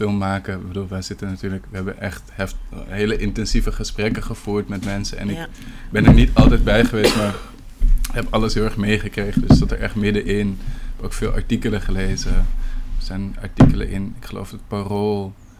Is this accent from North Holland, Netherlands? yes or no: yes; Amsterdam, North Holland, Netherlands; Ik was 2,5 ongeveer toen de ramp gebeurde en ik kom uit de Pijp, Amsterdam.